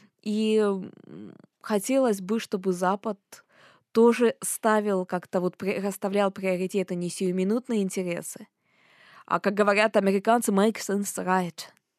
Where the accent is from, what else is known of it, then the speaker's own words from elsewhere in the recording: Russia; moved away as an adult; now in United States; я Украину рассматриваю даже как свою родину, хотя я вот родилась и выросла в России.